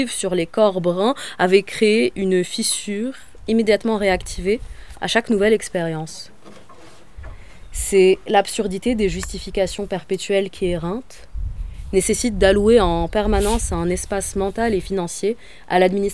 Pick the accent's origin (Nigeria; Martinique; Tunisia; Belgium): Tunisia; En France aussi, tout le monde remarque que je suis arabe, mais trouve ça fou que j'ai grandi en Tunisie.